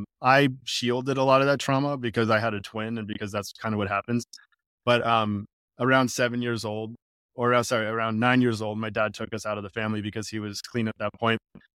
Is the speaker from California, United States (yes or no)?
yes; California, United States; I have a twin brother. We grew up in Northern California.